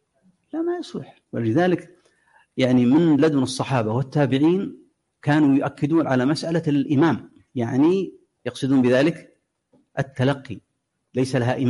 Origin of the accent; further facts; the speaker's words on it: Mecca, Makkah Province, Saudi Arabia; كان عندنا في مكة